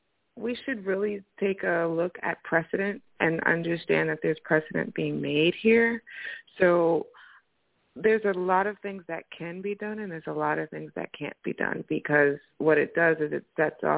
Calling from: New Jersey, United States; I didn't say this last time, but I'm from Jersey.

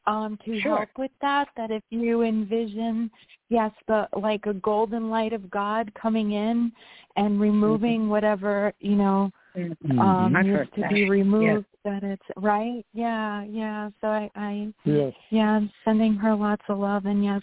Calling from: New York, United States; I'm in New York.

